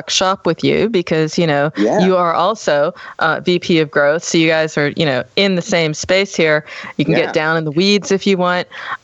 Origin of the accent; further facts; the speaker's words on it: United States; now in Germany; Well, I'm American. I'm living in Germany